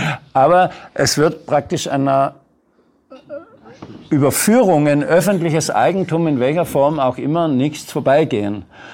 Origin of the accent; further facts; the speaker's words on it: Baden-Württemberg, Germany; wo ich herkomme, aus Baden-Württemberg